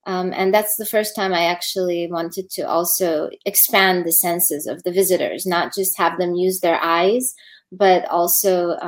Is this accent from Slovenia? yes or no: yes; Slovenia; first language Slovene; English is a second language; But I mean, I speak Slovene, which is my mother tongue. Then Croatian, which is quite similar. English, Spanish, German